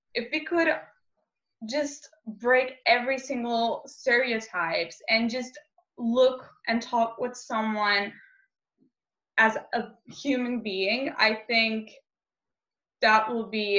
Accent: Istanbul, Turkey; I'm from Istanbul, Turkey, a 17-year-old gender activist.

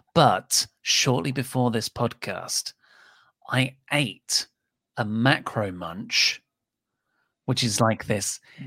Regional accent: South East England, United Kingdom; I was born and raised in Kent.

